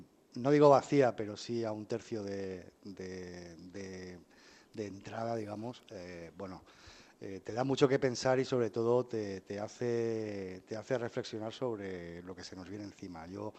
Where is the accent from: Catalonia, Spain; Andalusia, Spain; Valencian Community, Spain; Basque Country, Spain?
Valencian Community, Spain; Benidorm; he estado en Benidorm, y que sabéis que es mi pueblo